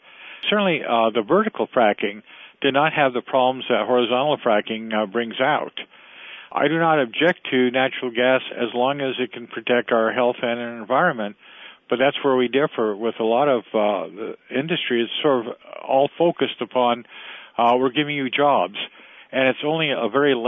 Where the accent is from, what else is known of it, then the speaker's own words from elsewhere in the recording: California, United States; you know, I'm a Californian, and I used to think, you know, well, it's up in the Pacific Northwest and in Canada.